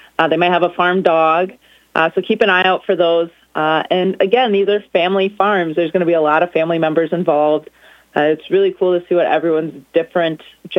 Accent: Wisconsin, United States; And, you know, even though we're all from Wisconsin, these farms are each different and unique in their own ways.

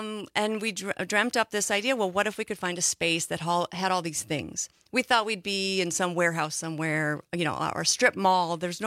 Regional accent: Sauk Prairie, Wisconsin, United States; So I grew up in this area. I grew up in Sauk Prairie, actually, mm-hmm. small farm town.

